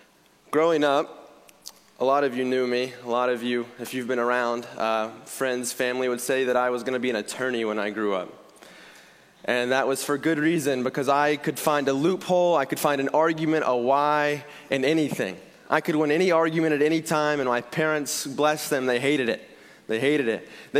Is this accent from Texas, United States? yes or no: yes; Texas, United States; accent: Texas; Texas accent. Is that my Texas accent?